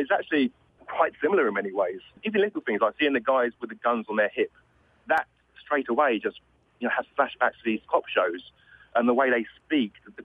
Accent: England, United Kingdom; now in United States; no, I'm English.

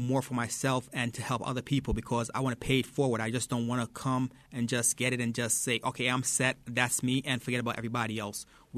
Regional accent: Jamaica; also born or lived in United States; I personally am Jamaican, so I'm from Jamaica. I've seen the difference between America and Jamaica, and I have both culture, and I love having both of them because I've seen that, and I've grown up in both of them

